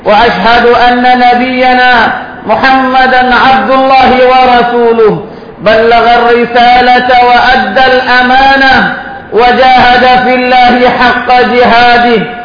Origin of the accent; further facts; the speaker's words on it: India; أنتقل بكم إلى ما يحدث في بلادنا الهند